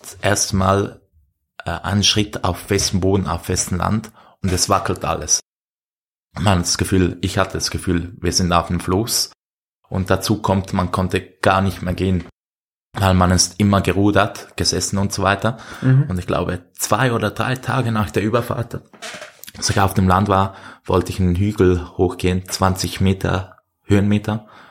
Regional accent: Switzerland; ich als Schweizer

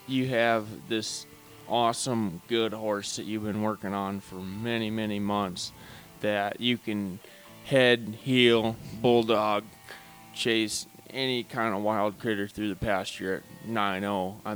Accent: North Dakota, United States; I'm from East River, North Dakota. That means calf tables.

